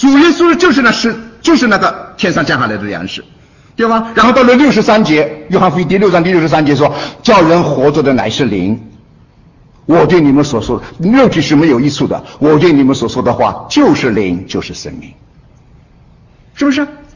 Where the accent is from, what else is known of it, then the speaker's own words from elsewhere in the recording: China; 我们从大陆来的连长弟兄姊妹都还记得吧？